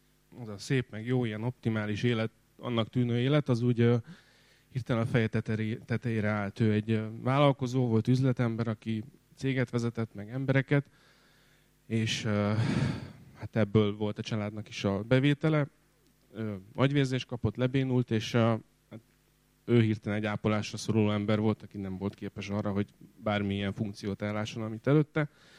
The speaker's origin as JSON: {"language": "Hungarian", "town": "Kaposvár", "region": "Somogy", "country": "Hungary", "tie": "born or raised there", "said": "Én Kaposváron születtem, és ott nőttem föl. Alapvetően egy nem hívő, istentelen, vagy ateista családban."}